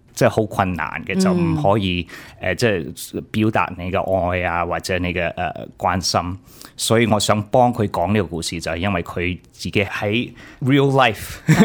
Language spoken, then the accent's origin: Cantonese; Canada; 因为好多时候我哋喺加拿大长大嘅呢一代咧，即系我哋父母系新移民噶啦